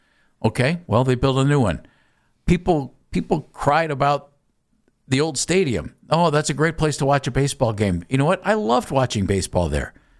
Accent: Ohio, United States; I grew up in Summit County, and I've never lived in Cuyahoga County, but I live in Northeast Ohio.

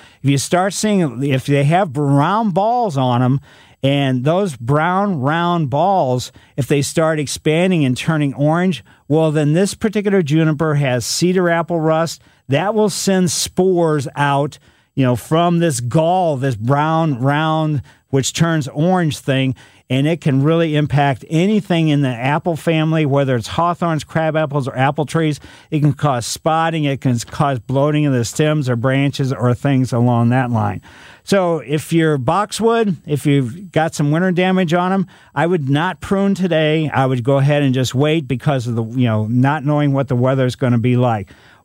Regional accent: Ellisville, United States; growing up in Ellisville, our yard was filled with this.

